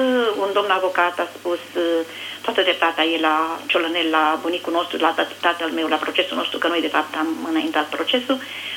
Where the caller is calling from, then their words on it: Brașov, Brașov County, Romania; Da, sunt de la Brașov